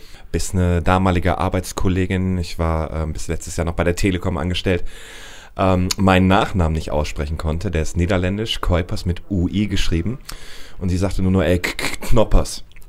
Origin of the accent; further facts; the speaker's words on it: Mülheim an der Ruhr, North Rhine-Westphalia, Germany; born there; also born or lived in Dortmund; now in Berlin, Germany; Geboren bin ich in Mülheim an der Ruhr, bin 32 Jahre alt, habe dann 17 Jahre in Dortmund gelebt und seit 6 Monaten im wundervollen Berlin.